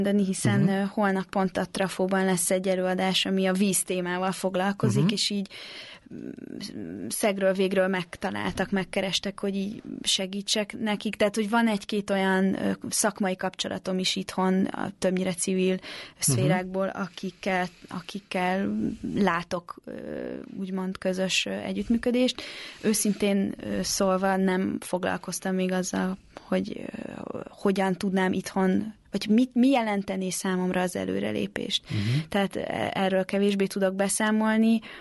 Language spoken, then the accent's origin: Hungarian; Hungary; Nekem is egy teljesen új helyzet magyarként Magyarországon lenni, akármilyen furcsán is hangzik